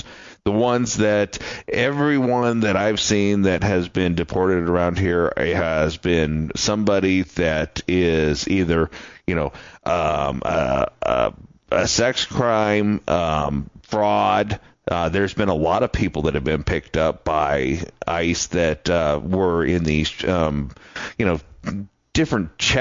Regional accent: Nebraska, United States; Yeah, we used to, growing up in Nebraska, when I was a kid

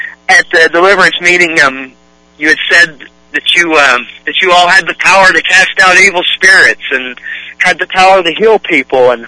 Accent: Beckley, West Virginia, United States; I'm 34 years old. I grew up in Beckley, West Virginia, and I was raised by my mom and my grandma.

